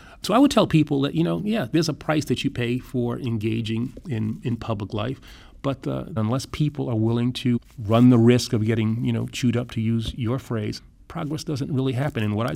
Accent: New York City, New York, United States; I grew up in New York City

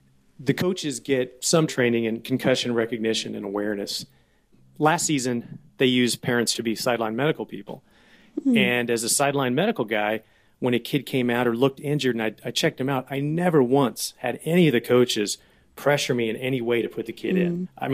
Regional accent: El Dorado Hills, California, United States; I'm from El Dorado Hills, California.

